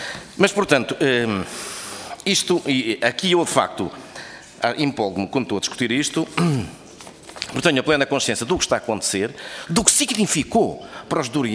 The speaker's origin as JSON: {"language": "Portuguese", "region": "Norte", "country": "Portugal", "said": "que eu que sou do Douro e que construí aquilo que ali está"}